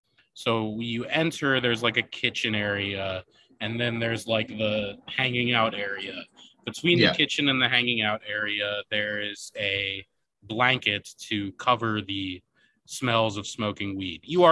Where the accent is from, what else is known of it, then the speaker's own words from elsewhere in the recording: Oregon, United States; I grew up on the Oregon coast around lots of hippies